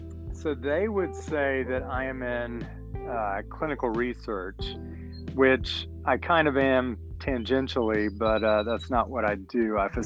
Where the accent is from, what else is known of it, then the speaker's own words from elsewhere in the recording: Trent Woods, North Carolina, United States; growing up in Trent Woods, North Carolina, I would have to say in 1995, I was not in tune with the black community. I was very sheltered.